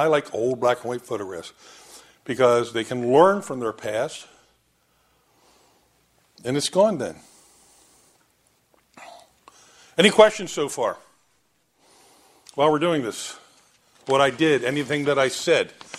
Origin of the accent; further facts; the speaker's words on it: Lancaster, Pennsylvania, United States; I'm from Lancaster. They know what tobacco is. It's growing in half the fields.